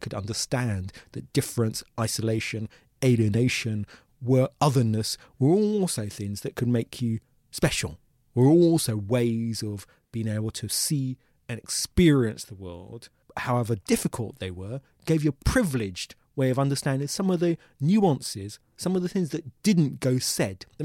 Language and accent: English; United Kingdom; I was born in Britain, end of the 60s. I grew up in the 70s in Britain. My parents come from Ghana.